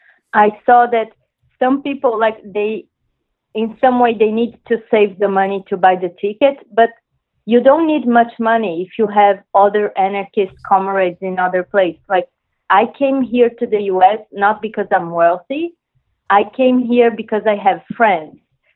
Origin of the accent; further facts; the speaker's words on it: Brazil; English is a second language; as an example, I'm from Brazil.